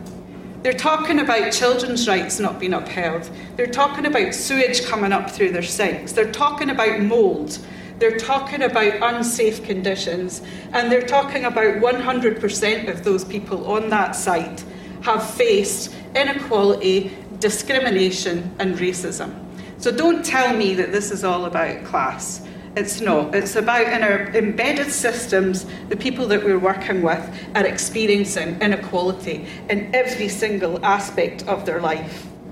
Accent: Dundee, Scotland, United Kingdom; When I was a kid, I grew up in Dundee. Has anyone heard of Dundee?

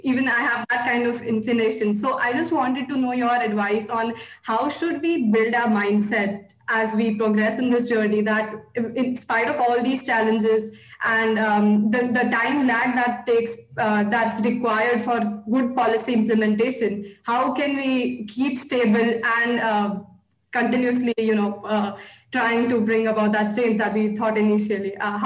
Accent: India; I'm from India as well.

